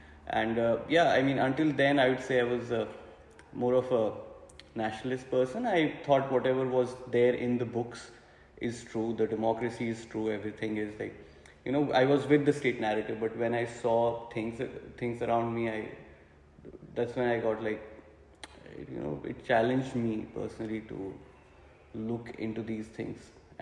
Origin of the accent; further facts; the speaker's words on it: Jammu and Kashmir, India; I'm from Indian administered Kashmir. My childhood mostly was, I was not born in Kashmir. I was born in the Jammu division, which is primarily a Hindu dominated region.